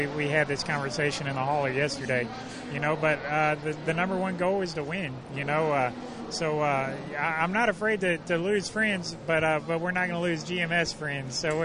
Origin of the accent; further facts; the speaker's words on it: the South, United States; the fact that we're here in Florida, and I'm from the South